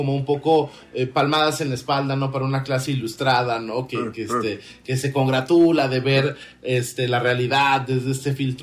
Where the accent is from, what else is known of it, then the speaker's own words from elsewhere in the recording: Veracruz, Mexico; now in Mexico City, Mexico; yo crecí en la provincia profunda, soy de Veracruz, muy al